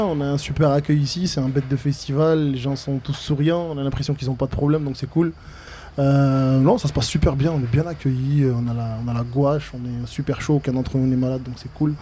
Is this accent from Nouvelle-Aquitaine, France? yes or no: no; Perpignan, Occitanie, France; fait je suis originaire de Perpignan, où j'ai commencé le rap étant très jeune. J'avais 11 ans quand j'ai commencé